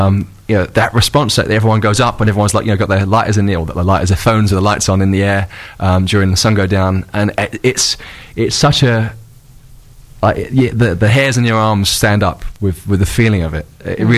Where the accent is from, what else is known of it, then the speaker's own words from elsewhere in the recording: East of England, United Kingdom; I'm from Essex. So is my father. He was born in Romford.